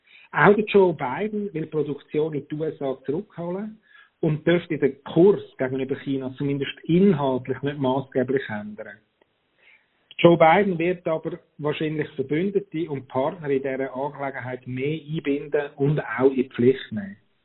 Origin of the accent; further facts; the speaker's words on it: Switzerland; Und ich denke, wir als Schweizer sind ja schließlich pragmatisch und abstimmungsgebunden.